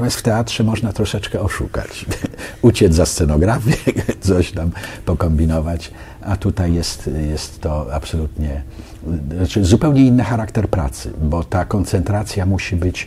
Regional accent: Wąsosz, Lower Silesian Voivodeship, Poland; byłem w mojej rodzinnej miejscowości, tam gdzie się urodziłem, to jest Wąsosz, powiat górowski na Dolnym Śląsku.

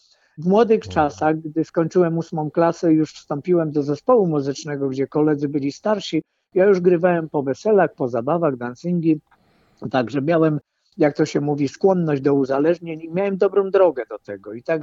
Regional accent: Silesian Voivodeship, Poland; Ja jestem z okolic Żywca, między Żywcem a Bielskiem. Mieszkam w miejscowości Międzybrodzie Bialskie, gdzie gmina nazywa się tak jak bardzo zbombardowane miasto na Ukrainie Czernichów.

